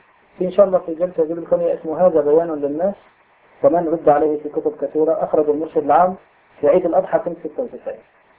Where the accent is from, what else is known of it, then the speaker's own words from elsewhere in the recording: Syria; moved away; اللي أنا طلعت من سوريا بعرفها كيف كان مستواه